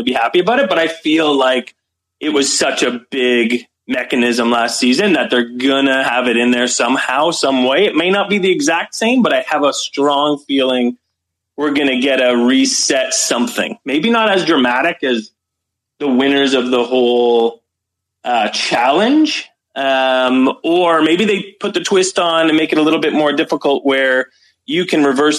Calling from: Canada; also born or lived in Toronto; I am calling from Scottsdale, Arizona

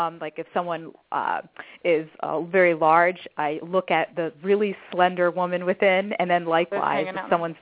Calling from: Los Angeles, California, United States; Okay, well, I am calling from Los Angeles, which is kind of the image capital of the, one of the image capitals of our nation

